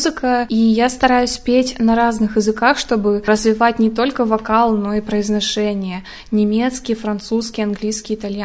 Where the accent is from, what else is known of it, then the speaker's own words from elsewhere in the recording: Shadrinsk, Kurgan Oblast, Russia; В 6 лет меня родители отвели в студию эстрадного вокала города Шадринска. Это мой родной городок в Курганской области.